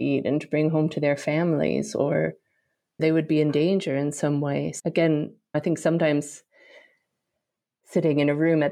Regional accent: United States; I grew up in America, very, in so many ways, were hard things about my childhood and growing up, but privileged in so many ways compared to so many people in the world.

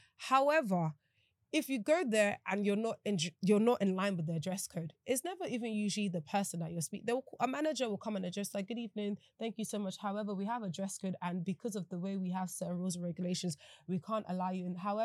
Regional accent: Nigeria; I'm Nigerian and you're making somebody whiter, lighter, someone that's not even Nigerian

